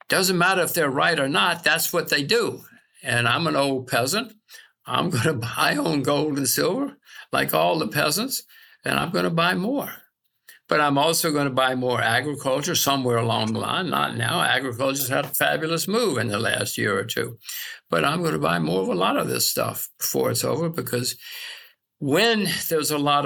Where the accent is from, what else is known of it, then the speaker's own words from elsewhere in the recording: United States; I'm an American citizen, so I don't think I can buy Russia.